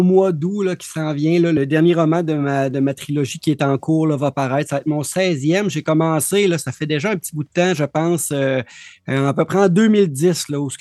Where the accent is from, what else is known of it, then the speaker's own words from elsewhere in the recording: Rimouski, Quebec, Canada; Oui, donc je viens du Québec, d'une petite ville là, qui s'appelle Rimouski.